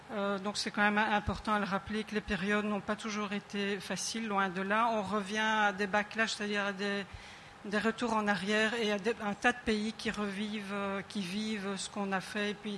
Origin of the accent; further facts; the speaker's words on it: Belgium; moi-même, je viens de Belgique